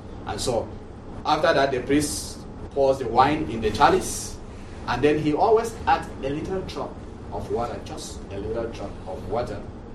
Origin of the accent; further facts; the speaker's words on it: Cameroon; English is a second language; moved away; when I came from Cameroon and I was at Mount St. Mary's, most of the seminarians will invite me